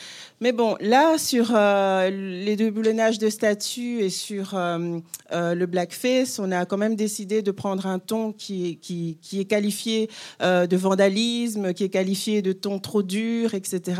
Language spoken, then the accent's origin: French; Belgium; on l'a vu aussi chez nous, en Belgique.